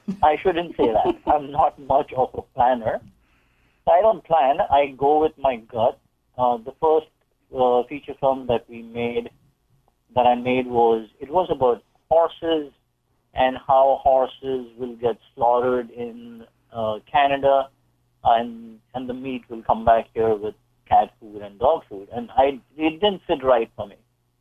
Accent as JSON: {"language": "English", "country": "India", "moved": "yes", "lives_now": "United States", "said": "I come from a family of filmmakers back in India. And then, of course, I was the black sheep, so I ran away and I came to America."}